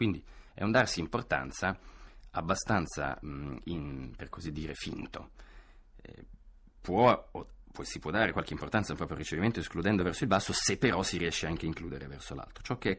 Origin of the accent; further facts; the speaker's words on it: Florence, Tuscany, Italy; born there; Una di queste è sicuramente Firenze, la mia città natale